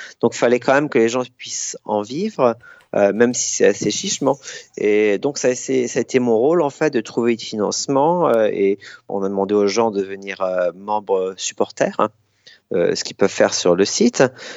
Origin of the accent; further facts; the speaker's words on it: France; now in United Kingdom; en tant que Français ou Européen au Royaume-Uni.